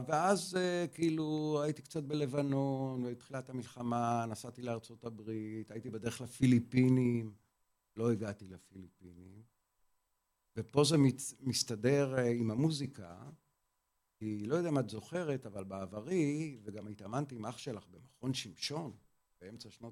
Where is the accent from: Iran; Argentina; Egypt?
Egypt; Nuweiba, South Sinai; ואני גדלתי בנואבה, בסיני כאילו